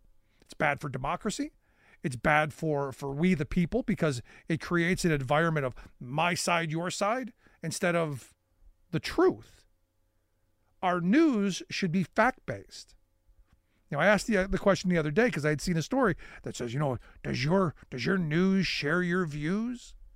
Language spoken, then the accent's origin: English; Cleveland, Ohio, United States; when I grew up in Cleveland, you know, we used to ride the RTA, the rapid transit there.